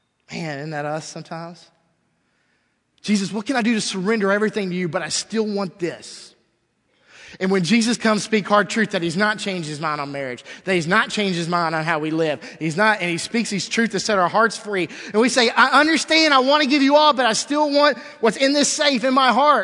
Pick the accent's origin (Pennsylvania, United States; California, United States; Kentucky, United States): Kentucky, United States; Lexington; I'm a UK fan. I'm from Lexington, sorry.